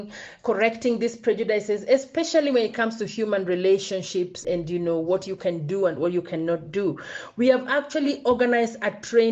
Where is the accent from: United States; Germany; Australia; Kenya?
Kenya; what happens in Kenya when I say hello and not look at you straight in the face, for instance, as a Kenyan, it doesn't mean that I'm rude.